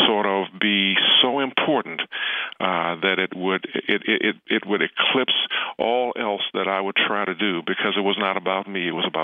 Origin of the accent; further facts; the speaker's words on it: Williamsburg, Virginia, United States; also born or lived in Surry County; I was born in Surry County, Virginia, and when I was a year old, my family moved to Williamsburg, and so from the time I was 1 year old until I graduated high school, Williamsburg was my home, and still is.